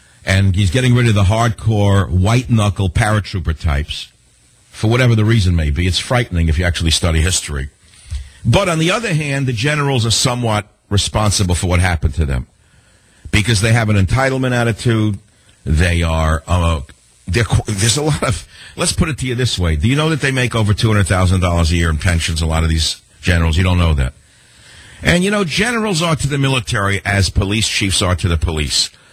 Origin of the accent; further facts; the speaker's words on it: New York City, New York, United States; When I was a kid, growing up in New York, I was enamored of many things, including the West Village, and I'd go into the Village Vanguard to see people like Lenny Bruce.